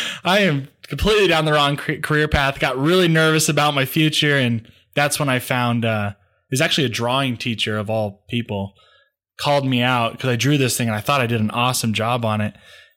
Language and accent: English; Seattle, Washington, United States; Yeah, I grew up in Seattle, Washington, up in the mountains, and yeah, that's where I'm from. I mean, we moved around a lot since then, but I'm from Seattle.